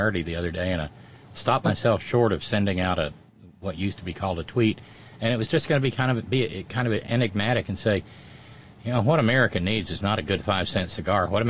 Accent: Alabama, United States; because Columbia, Tennessee is about 75 miles north of where I grew up in Alabama

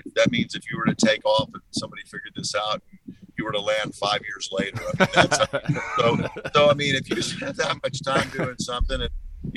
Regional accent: United States; born there; one, I was born in the United States

